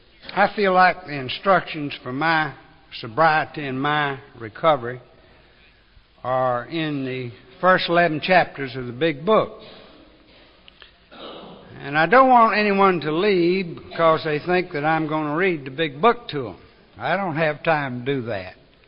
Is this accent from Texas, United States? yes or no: no; Hamlet, North Carolina, United States; I'm from Hamlet. Hamlet grew more drunks per population than any town in North, South Carolina, or Georgia.